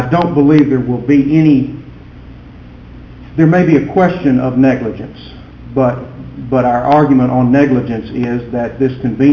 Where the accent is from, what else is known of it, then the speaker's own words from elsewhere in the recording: McAllen, Texas, United States; from McAllen, along with Ramon Garcia of Edinburgh.